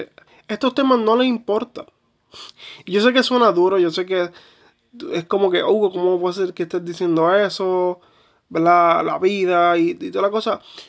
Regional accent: Puerto Rico; conservar los valores que nos representan como puertorriqueños en la sociedad

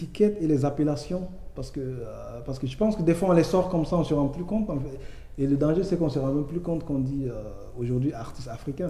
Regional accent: Burkina Faso; Chez nous, au Burkina, on a 45 langues, par exemple.

